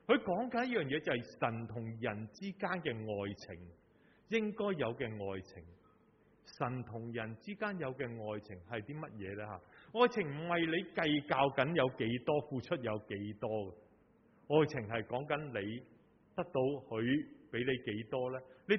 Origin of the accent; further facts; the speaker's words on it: Hong Kong; 很小时候在基层，在屋邨到大，我们的年纪在屋邨到大，在屋邨到大一路成长的时候